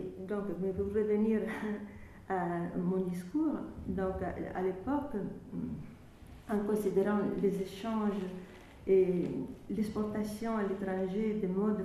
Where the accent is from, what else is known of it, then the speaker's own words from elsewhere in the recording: Italy; French is a second language; parce que je suis italienne